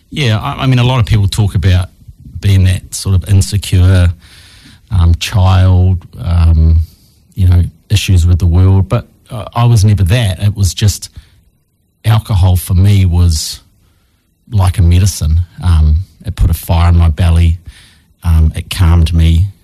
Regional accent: Wellington, New Zealand; I'm from Wellington, actually. I grew up here. I was born in Wellington Hospital and went to school locally. Grew up in Strathmore Park, up on the hill above the airport. Lovely big family home. Mum and dad together.

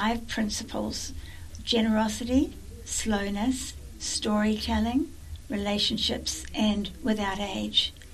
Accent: New Zealand; moved away as an adult; I grew up in New Zealand, but left when I was 21 years old, and then I was away for about 35 years, but I've volunteered in many countries in the world.

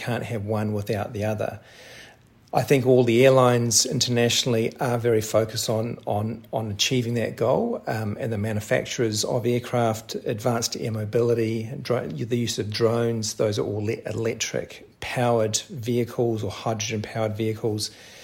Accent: Wellington, New Zealand; also born or lived in Hong Kong / San Francisco, United States; in the United States, living in San Francisco. Before that, yes, born and bred in Wellington, and that is home. It continues to be home for me.

